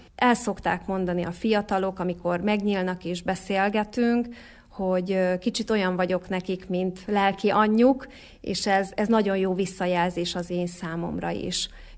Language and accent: Hungarian; Sátoraljaújhely, Borsod-Abaúj-Zemplén, Hungary; Újhelyi születésű és származású vagyok.